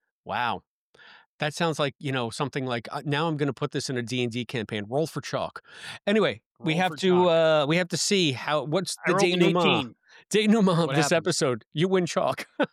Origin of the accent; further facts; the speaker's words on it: Bronx, New York, United States; But I grew up in the Bronx, so there was always, you know, some kind of the hopping game that they did on the sidewalks.